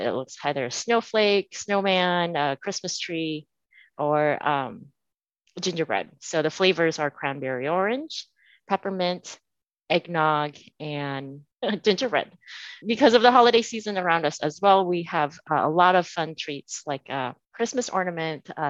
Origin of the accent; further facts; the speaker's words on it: Indonesia; I grew up in Indonesia and it really encapsulates my childhood.